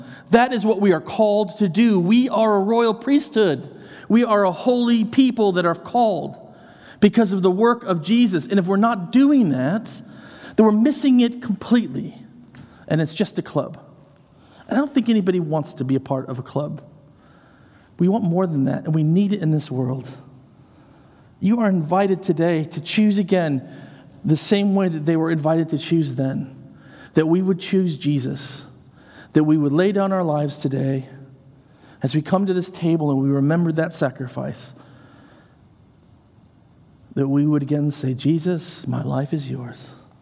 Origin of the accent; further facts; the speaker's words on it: United Kingdom; As a British person, I can say that.